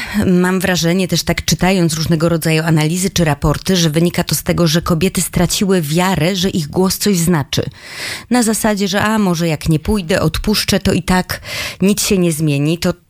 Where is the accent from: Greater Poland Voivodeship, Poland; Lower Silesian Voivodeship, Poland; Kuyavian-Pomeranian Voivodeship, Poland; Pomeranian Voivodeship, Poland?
Lower Silesian Voivodeship, Poland; Bolesławiec; now in Wrocław, Poland; Ja sama jestem przykładem tego, że pochodzę z mniejszej miejscowości, z Bolesławca. Przyjechałam tutaj do Wrocławia.